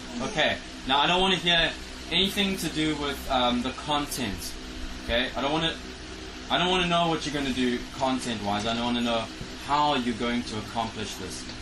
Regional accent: Western Cape, South Africa; I've been living in Cape Town for a very long time. I'm a South African.

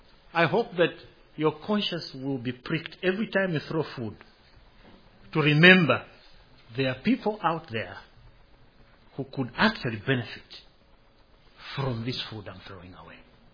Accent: Zambia; born or raised there

